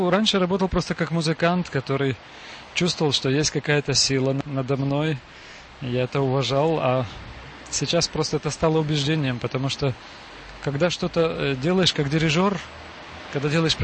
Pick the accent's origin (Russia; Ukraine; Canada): Ukraine; now in Czechia; приехал в Чехию, я был никто. И мне пришлось все сначала, так сказать, испытать вот это становление, как украинец